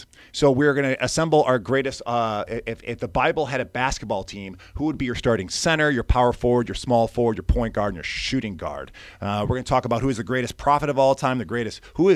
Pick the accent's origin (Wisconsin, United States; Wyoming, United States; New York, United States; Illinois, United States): Illinois, United States; Chicago; I mean, I grew up in Chicago. We had an air show on the ocean. I mean, not on the ocean, on Lake Michigan.